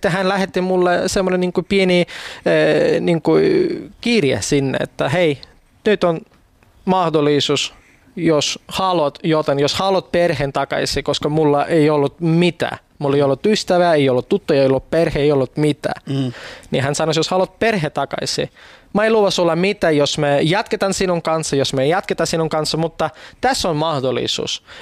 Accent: Estonia; now in Finland; Siis olen kyllä venäläinen, mutta olen syntynyt Virossa ja kasvanut siellä

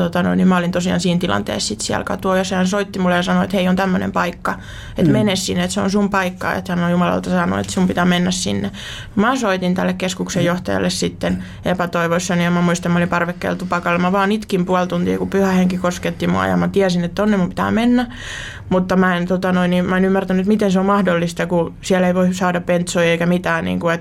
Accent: Turku, Southwest Finland, Finland; mä oon Turusta kotoisin.

